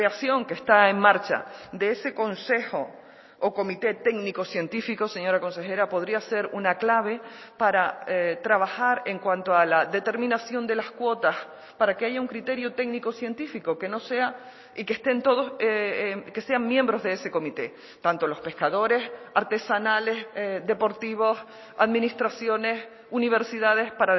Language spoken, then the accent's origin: Spanish; Valle Gran Rey, Canary Islands, Spain; Yo recuerdo de pequeña en Valle Gran Rey estar en la playa o en la costa y a lo lejos ver pasar las manadas o bandadas.